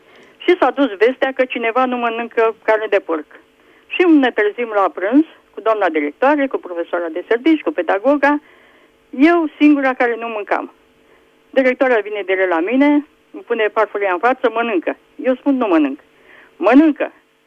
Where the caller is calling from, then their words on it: Câmpina, Prahova, Romania; din Câmpina.